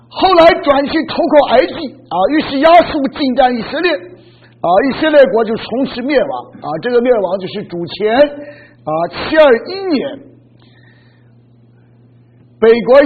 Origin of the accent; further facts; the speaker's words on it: China; 所以说以西结所生的这三个子女起的名字从我们中国人的角度来看都是很不吉祥很不吉利的